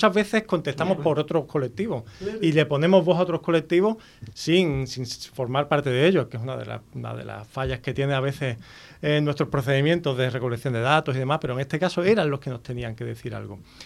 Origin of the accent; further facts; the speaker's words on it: Puerto Real, Andalusia, Spain; entrevistamos a una persona en mi pueblo, de Puerto Real